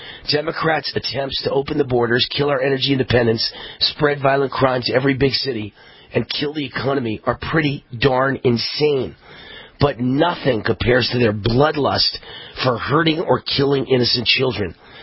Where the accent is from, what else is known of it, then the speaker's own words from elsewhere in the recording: Nevada, United States; Delaware, and my home state of Nevada.